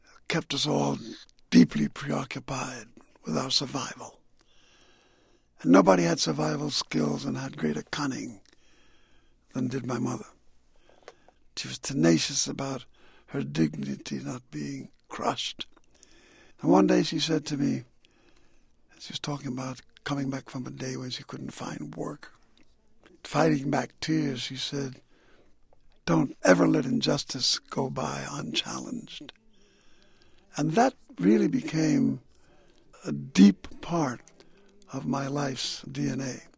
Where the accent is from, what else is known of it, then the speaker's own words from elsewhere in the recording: New York, United States; born there; also born or lived in Caribbean; I was born in New York, and my mother, with her away much of the time looking for work, a lot of times her children were left on their own, and that terrified her. So she took us back to the Caribbean, and for the next 12 years, I shuttled back and forth.